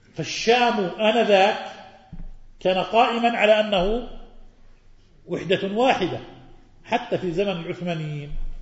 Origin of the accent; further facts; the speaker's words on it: Jordan; وكانت بلادنا الأردن هي ألصق للشام